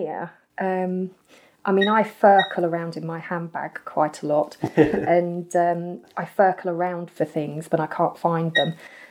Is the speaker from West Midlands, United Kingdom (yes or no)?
yes; Leominster, West Midlands, United Kingdom; born there; So, yeah, I was born in Herefordshire. I could have been Welsh at one time.